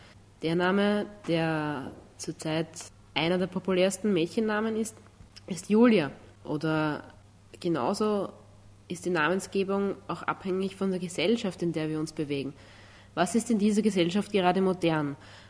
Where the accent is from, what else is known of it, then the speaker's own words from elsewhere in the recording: Gloggnitz, Lower Austria, Austria; Also ich komme ja vom Land aus Glocknitz und ich würde schon sagen, immer noch, dass Glocknitz auch meine Heimat ist, da ich auch jedes Wochenende heimfahre.